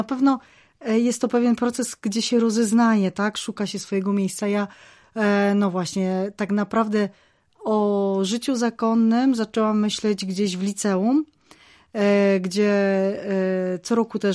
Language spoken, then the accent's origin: Polish; Limanowa, Lesser Poland, Poland; Ja pochodzę z Limanowej.